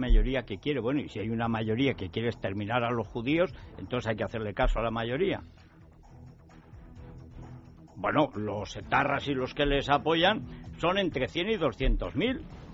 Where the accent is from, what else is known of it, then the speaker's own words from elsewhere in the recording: Orihuela del Tremedal, Aragon, Spain; Tampoco de Orihuela, del Tremedal, y es mi pueblo.